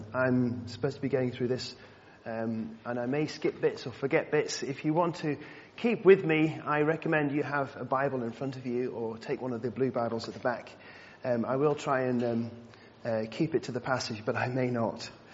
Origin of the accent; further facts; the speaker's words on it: North West England, United Kingdom; I think my accent has changed over the years, but I'm actually from the northwest, from Cheshire, on the edge of the Peak District. That's where I grew up.